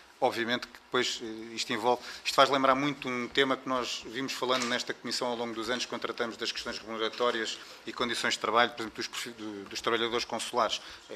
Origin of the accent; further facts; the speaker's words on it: Portugal; que é uma dor que nós partilhamos, não como deputados, é como portugueses.